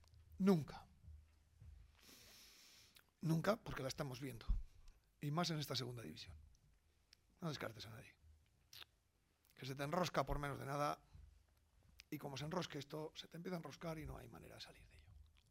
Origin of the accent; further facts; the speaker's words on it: Salas de los Infantes, Castile and León, Spain; yo aquí soy de aquí, de Salas de los Infantes, de un pueblo pequeño de Burgos, casado en Quintanar, otro pueblo metido ahí en la sierra.